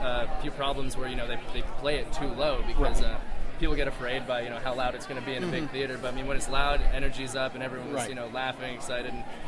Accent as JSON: {"language": "English", "region": "New Jersey", "country": "United States", "moved": "yes", "lives_now": "California, United States", "said": "I'm originally from New Jersey, but I moved out to California."}